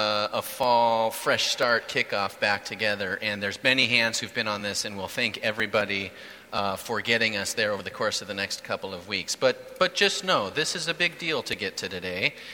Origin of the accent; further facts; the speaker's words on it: Yakima, Washington, United States; I grew up in Central Washington in Yakima, and the one thing that Yakima got was the Central Washington State Fair, right?